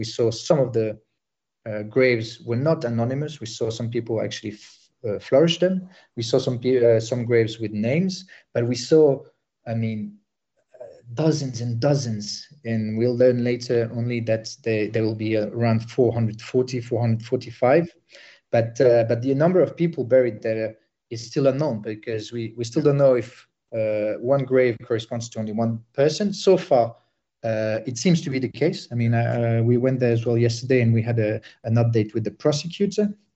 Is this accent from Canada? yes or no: no; Sarajevo, Bosnia & Herzegovina; I'm originally from Bosnia. I'm from Sarajevo